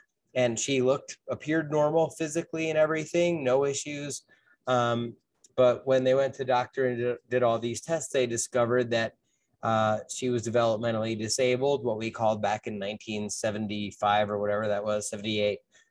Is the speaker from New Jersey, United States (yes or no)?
yes; New Jersey, United States; I grew up in New Jersey. There was a lot of woods.